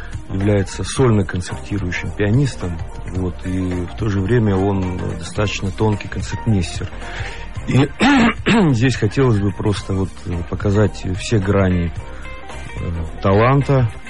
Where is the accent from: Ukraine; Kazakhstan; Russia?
Russia; Yekaterinburg, Sverdlovsk Oblast; Я из Екатеринбурга, ну, да.